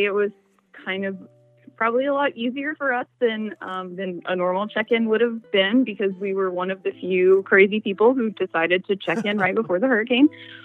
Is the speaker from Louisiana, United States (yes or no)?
yes; Louisiana, United States; Well, I'm from Louisiana originally, so I've been through, you know, quite a few hurricanes.